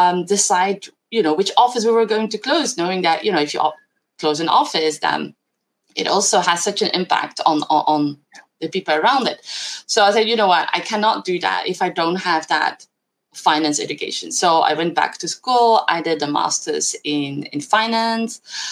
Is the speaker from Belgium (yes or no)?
yes; Belgium; So I grew up in a very tiny village in Belgium, 2,000 inhabit